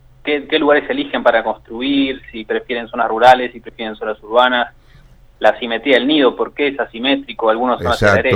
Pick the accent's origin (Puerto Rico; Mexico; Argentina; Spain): Argentina; Neuquén; Yo soy neuquino